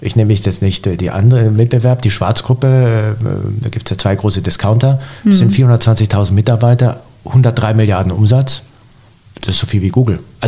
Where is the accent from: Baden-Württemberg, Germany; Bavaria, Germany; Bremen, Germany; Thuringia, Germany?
Bavaria, Germany; Bei uns im Allgäu